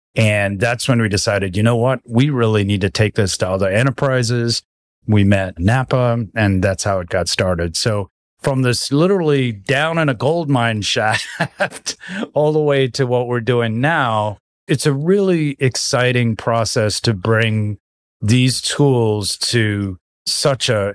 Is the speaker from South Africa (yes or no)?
yes; South Africa; my father, we're originally from South Africa.